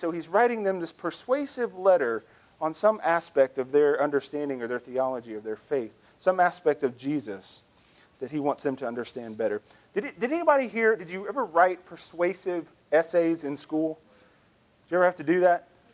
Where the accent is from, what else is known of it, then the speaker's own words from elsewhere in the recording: Memphis, Tennessee, United States; also born or lived in Texas; I grew up in Texas. I grew up in Memphis. We lived for 7 years in Texas when I was in middle school.